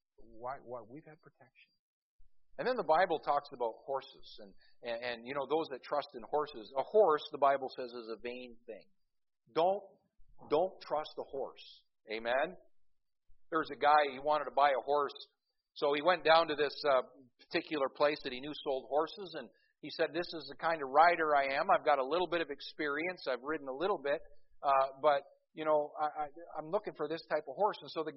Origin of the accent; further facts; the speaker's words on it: Canada; I'm Canadian when I sleep, I guess. I don't know. But our nation, our borders are not guarded.